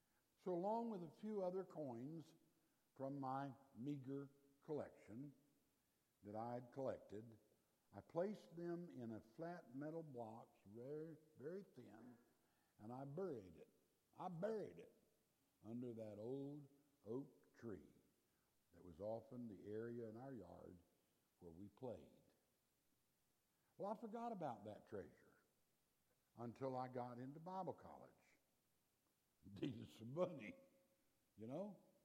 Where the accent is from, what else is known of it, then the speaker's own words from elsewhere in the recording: Lake City, United States; As many of you know, I grew up in Lake City